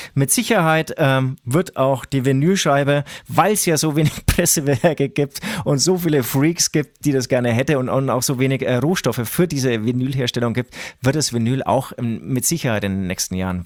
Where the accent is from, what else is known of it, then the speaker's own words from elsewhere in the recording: Herzogenaurach, Bavaria, Germany; now in Munich, Germany; ich komme ja aus Herzogenaurach, das ist natürlich ein kleiner Ort